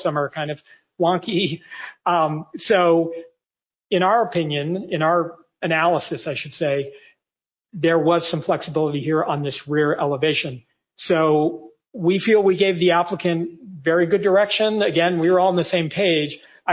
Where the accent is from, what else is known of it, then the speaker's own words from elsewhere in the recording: Washington, District of Columbia, United States; I come from Washington, D.C., where I work very closely with the National Park Service.